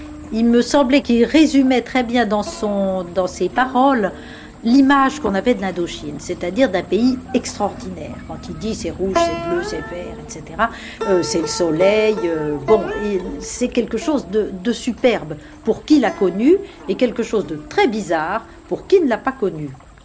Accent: Bourgogne-Franche-Comté, France; Moi, quand j'étais petite, je vivais dans le Jura

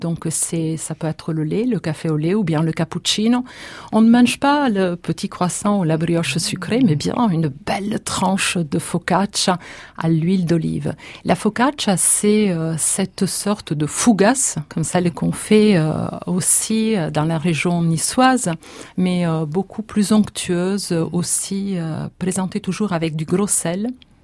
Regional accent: Genoa, Liguria, Italy; un des personnages emblématiques de ma ville natale, qui est Genova.

